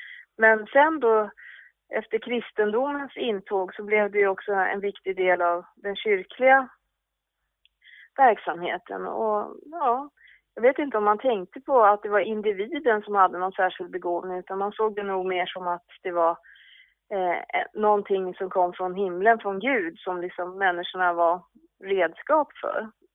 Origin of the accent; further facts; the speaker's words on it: Ekerö, Stockholm County, Sweden; men jag bytte namn för några år sedan. Och jag är uppväxt på Ekerö utanför Stockholm.